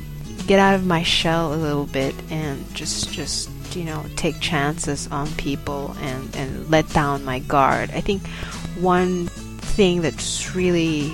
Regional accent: Manila, Metro Manila, Philippines; I guess that's what I've learned growing up in Manila

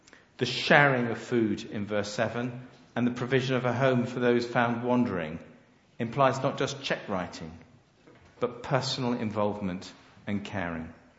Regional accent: United Kingdom; We're British, so we don't do that.

